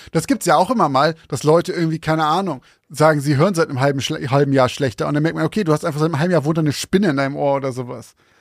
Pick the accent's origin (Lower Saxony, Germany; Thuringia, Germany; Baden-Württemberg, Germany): Lower Saxony, Germany; Heeslingen; Hesling komme ich, also da habe ich die meiste Zeit gewohnt. Ich habe einmal kurz in Zeven-Aspe gewohnt und dann in Hesling.